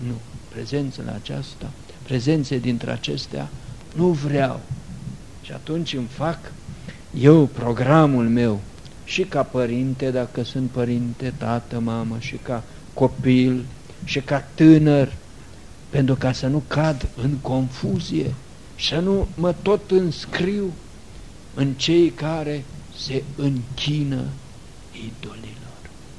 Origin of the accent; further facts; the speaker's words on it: Romania; Eu sunt român. Eu sunt de pe un teritoriu foarte râvnit, de, nu de 2 milenii, de milenii întregi.